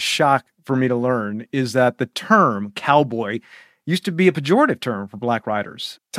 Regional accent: Los Angeles, California, United States; So, Ivan, I grew up in Los Angeles.

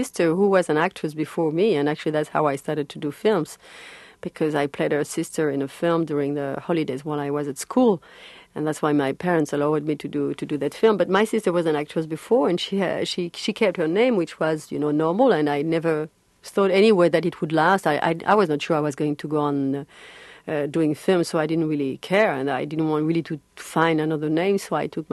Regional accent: France; English is a second language; No, but I'm not American.

